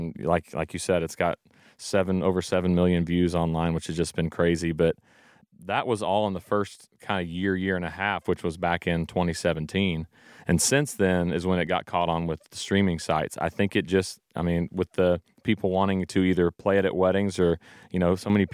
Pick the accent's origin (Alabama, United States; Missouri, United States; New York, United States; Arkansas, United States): Arkansas, United States; Hot Springs; one of my first gigs was opening for … in my hometown in Hot Springs, Arkansas.